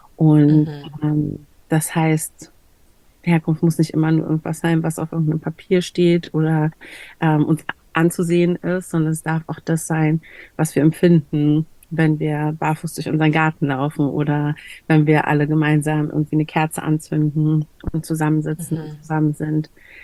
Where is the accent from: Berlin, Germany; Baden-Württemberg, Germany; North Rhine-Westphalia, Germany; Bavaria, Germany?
Berlin, Germany; ich komme aus Berlin, ich bin Deutsche